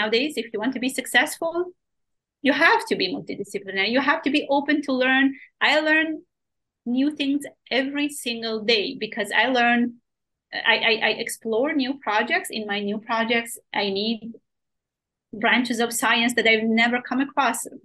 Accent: Sweden; also born or lived in Iran; I grew up in Sweden. So I was, my family moved to Sweden from Iran. I'm Iranian. So I moved during the war to different countries. And eventually we ended up in Sweden. And I'm Iranian with Kurdish minority.

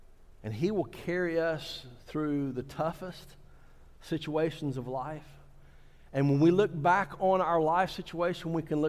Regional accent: New Orleans, Louisiana, United States; I remember when I was growing up in New Orleans, and the mission was about 8 blocks from St. Charles Avenue, and it was Mardi Gras season.

